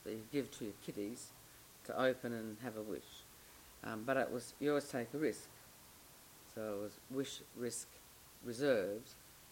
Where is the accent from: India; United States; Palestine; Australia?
Australia; Somerton Park, South Australia; I was brought up in Somerton Park and my father bought two blocks because they were cheap after the war and built the house there.